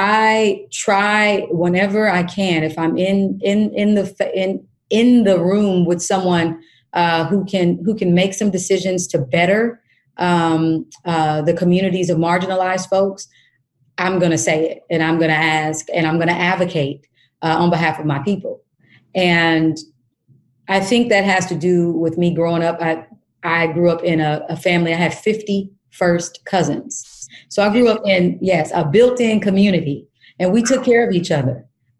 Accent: Kansas, United States; I, as I mentioned earlier, I grew up in Kansas.

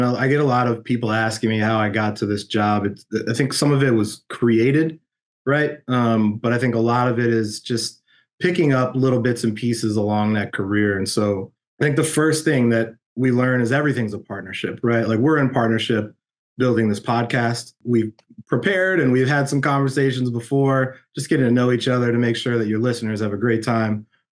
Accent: Pasadena, California, United States; My family, I'm from Pasadena, California. I actually live in the house that I was born in.

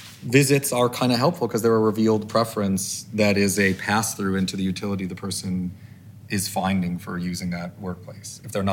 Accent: Michigan, United States; I grew up outside of Detroit in an era where I remember graduating from high school and I had friends who were 18 years old and they had never stepped foot in downtown Detroit, even though we grew up on 18 Mile.

